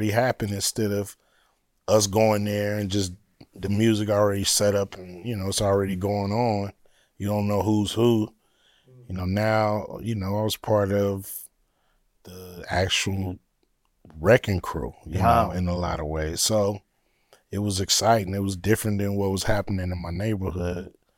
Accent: Los Angeles, California, United States; Know, I'm from L.A. They from Compton. Uh-huh. I'm from South Central.

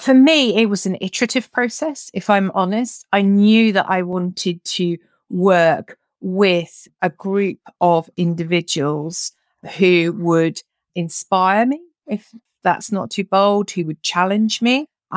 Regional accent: United Kingdom; I'm based in the UK. I'm a Brit by background, although I've lived all over the place. I spent 25 years predominantly working in financial services in the City of London.

